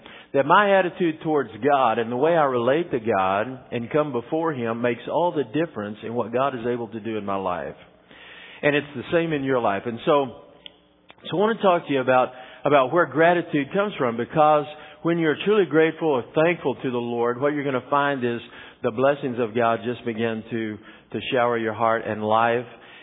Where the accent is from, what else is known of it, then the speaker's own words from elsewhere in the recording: Texas, United States; You know, I'm from West Texas, so you never pray that it doesn't rain.